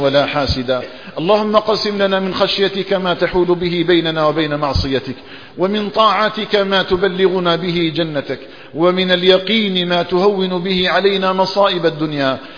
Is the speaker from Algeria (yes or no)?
yes; Algeria; اللهم اجعل بلدنا الجزائر آمنا مطمئنا وسائر بلاد المسلمين